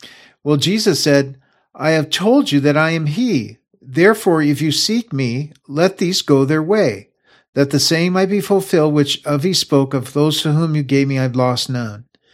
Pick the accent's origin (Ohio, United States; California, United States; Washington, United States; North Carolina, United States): Washington, United States; Everett; Now, there was a time back in early on in street ministry in my hometown, Everett, Washington.